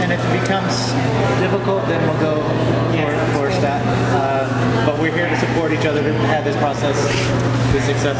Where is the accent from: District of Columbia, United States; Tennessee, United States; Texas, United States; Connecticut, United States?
Texas, United States; And if I mumble, because I'm from Texas, that happens, let me know.